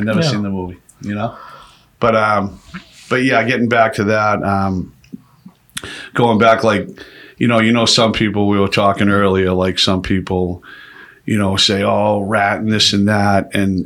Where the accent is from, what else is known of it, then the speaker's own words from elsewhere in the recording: Lowell, Massachusetts, United States; I'm from Lowell, obviously. I'm from outside of Boston.